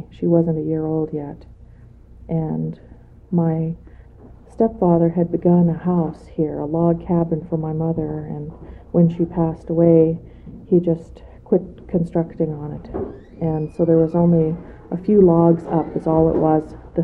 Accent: Tanana, Alaska, United States; born there; Well, see, I was born in 1958, and I was born in Tanana. That's where all the babies were born at that time.

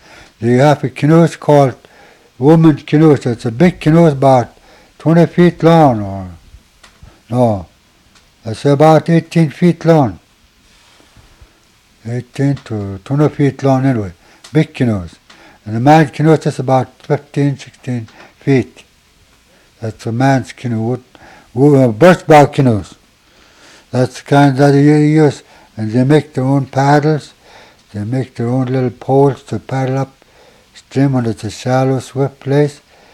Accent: Nenana, Alaska, United States; now in Minto, United States; From Nenana. I was born and raised in Nenana till I was about 19, something like that. Then I marry my wife, yeah, and I make my home in Minto, where my wife's home is.

